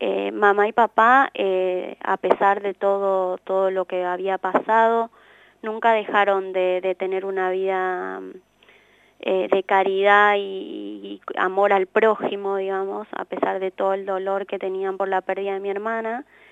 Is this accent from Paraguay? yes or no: yes; Paraguay; mi crecimiento en el Paraguay, mi infancia en el Paraguay fue una infancia muy, muy feliz.